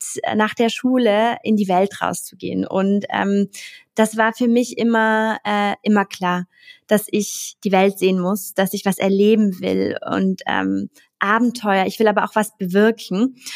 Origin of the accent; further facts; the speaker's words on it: Trentino-Alto Adige, Italy; moved away as an adult; Südtirol ist wunderschön und ich liebe meine Heimat total.